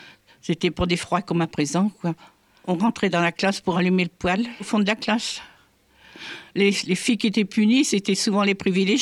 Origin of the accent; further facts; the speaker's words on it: Couéron, Pays de la Loire, France; J'avais 8 ans en 1942. Je suis née à Couéron, j'y suis toujours.